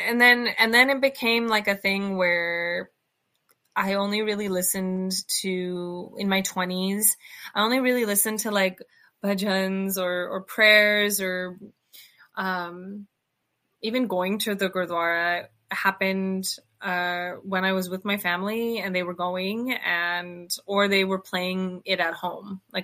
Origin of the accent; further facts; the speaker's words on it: Punjab, India; feeling like being Indian, being Punjabi meant being in service of men.